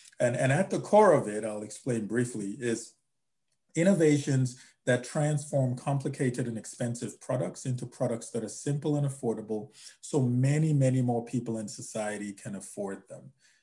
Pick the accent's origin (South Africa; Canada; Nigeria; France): Nigeria; moved away as an adult; now in United States; I'm originally from Nigeria and was fortunate to come to the U.S. to study. In 2000